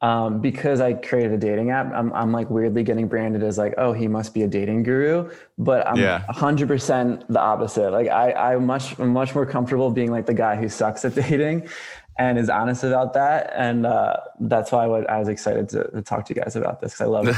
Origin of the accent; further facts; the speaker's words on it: Philadelphia, Pennsylvania, United States; When we first moved out, so we're both from Philly. We're childhood best friends. And then we moved out here together a couple years ago.